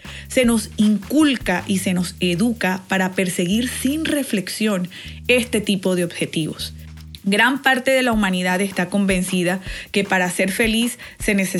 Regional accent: Colombia; Por más de una década ejercí mi profesión como odontóloga en una clínica muy prestigiosa en mi país

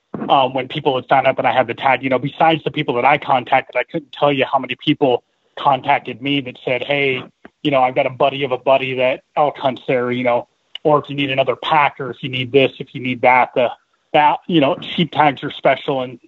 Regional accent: Colorado, United States; So I'm actually originally from Colorado

